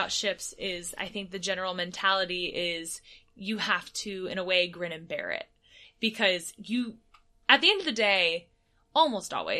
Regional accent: United States; especially as an American performer

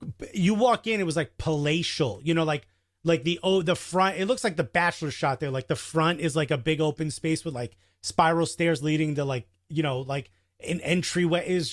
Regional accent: Newark, New Jersey, United States; yeah, I'm from the North Ward, very proud of it, very happy to be from Newark. I pronounce it Newark, Nork. That's how you pronounce it when you're from there.

